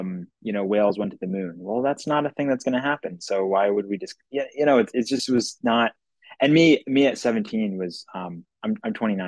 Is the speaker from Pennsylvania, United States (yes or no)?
yes; Philadelphia, Pennsylvania, United States; I was born in West Philadelphia. And I grew up in the middle of Philadelphia.